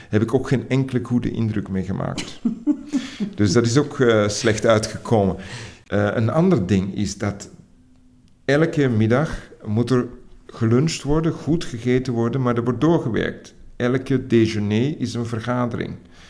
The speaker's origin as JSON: {"language": "Dutch", "region": "Antwerp", "country": "Belgium", "tie": "born or raised there", "said": "ik ben in de Kempen opgegroeid, vlakbij Herentout. Ik ben toch iemand die van het platteland zeer houdt."}